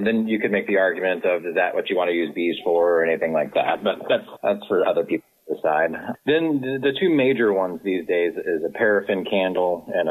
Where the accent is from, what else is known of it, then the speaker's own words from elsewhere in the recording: Texas, United States; now in Kalamazoo, United States; For the most part, Northeast Texas.